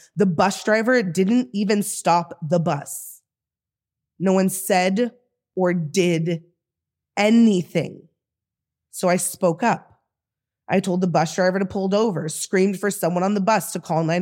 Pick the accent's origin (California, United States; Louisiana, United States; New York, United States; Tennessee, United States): California, United States; San Francisco; now in Portland, United States; I grew up in San Francisco, which is a deeply anti-fascist city.